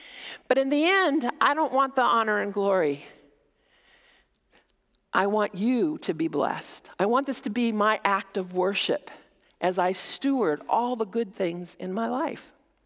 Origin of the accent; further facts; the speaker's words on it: Denver, Colorado, United States; I know, okay, I'm just going to tell you, I'm from Denver. I'm a dual citizen. Don't hold it against me.